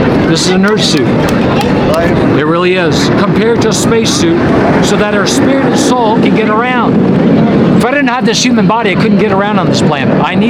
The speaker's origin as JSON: {"language": "English", "country": "Canada", "tie": "born there", "said": "Personally, I was born in Canada, me, myself, therefore having a Canadian citizenship"}